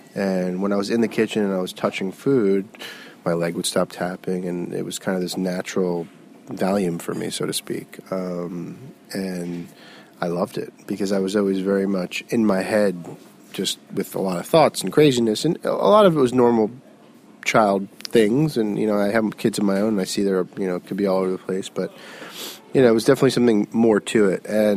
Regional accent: Florida, United States; I grew up in South Florida. My very, very close, loving family.

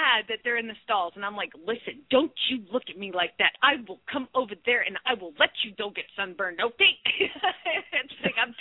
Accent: Phoenix, Arizona, United States; from Phoenix, Arizona

